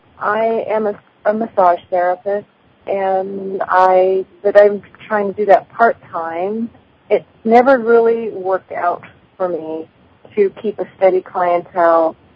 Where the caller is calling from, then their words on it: California, United States; From the Sacramento Valley.